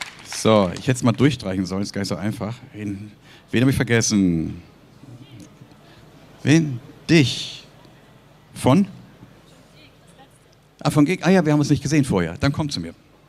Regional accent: Hamburg, Germany; now in Munich, Germany; als ehemaliger Hamburger, beziehungsweise ich bin ja Hamburger, ich muss in München wohnen

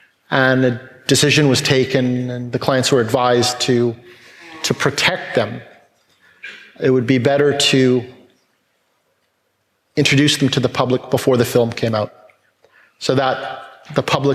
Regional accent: Montreal, Quebec, Canada; I'm from Montreal, Quebec, originally

